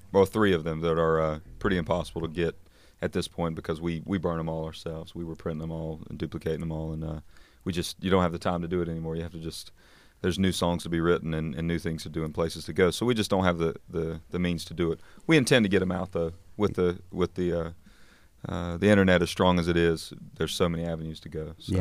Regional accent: North Carolina, United States; Well, where we grew up in North Carolina is not really that rich in bluegrass necessarily.

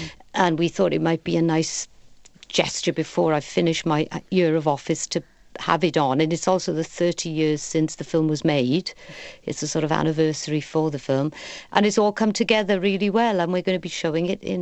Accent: Fishguard, Wales, United Kingdom; And I would imagine, as in my hometown in Fishguard, banned it

